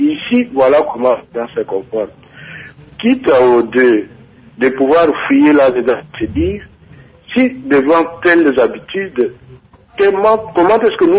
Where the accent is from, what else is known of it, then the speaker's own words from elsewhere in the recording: Kasaï-Oriental, DR Congo; Prenons l'exemple qu'ici, chez nous, au Kasaï oriental